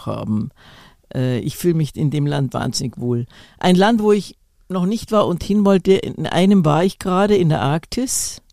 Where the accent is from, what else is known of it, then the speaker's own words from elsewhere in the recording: Munich, Bavaria, Germany; Ich bin ein Münchner Kind, bin gern daheim.